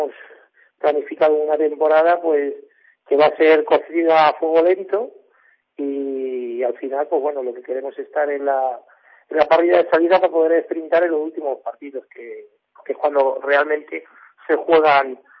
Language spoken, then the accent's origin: Spanish; Humanes, Community of Madrid, Spain; mi infancia ha sido muy bonita, ¿no? Ha sido en Humanes. Yo, de los cuatro hermanos, fui el que nací concretamente en Humanes